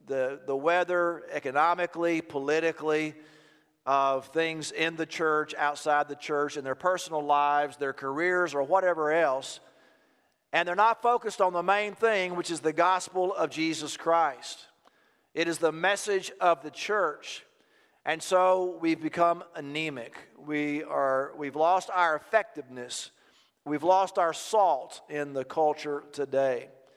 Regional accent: Texas, United States; Now, first of all, I'm a Texan

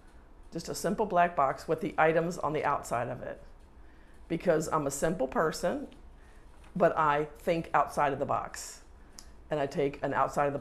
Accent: Virginia Beach, Virginia, United States; Well, I grew up in Virginia Beach, had a fairly uneventful childhood

